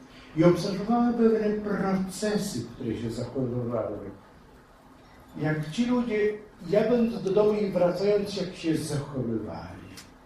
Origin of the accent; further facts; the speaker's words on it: Pomeranian Voivodeship, Poland; Ja pochodzę z Pomorza Gdańskiego.